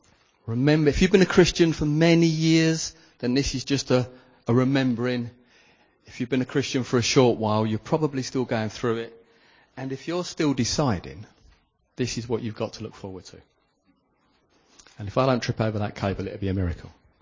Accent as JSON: {"language": "English", "country": "United Kingdom", "said": "Hang on, we're British. We love being anxious about things. We queue up to be anxious."}